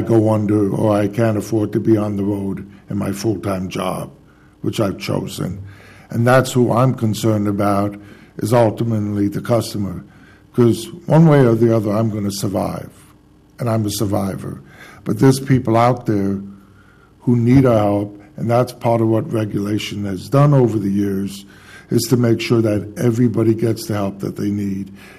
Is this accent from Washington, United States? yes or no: no; Albany, New York, United States; I grew up in Albany, New York, upstate New York, where Uber isn't there.